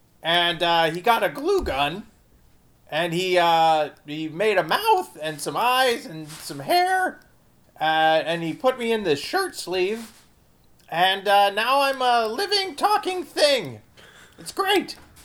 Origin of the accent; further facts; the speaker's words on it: United States; I keep saying us, I'm an American.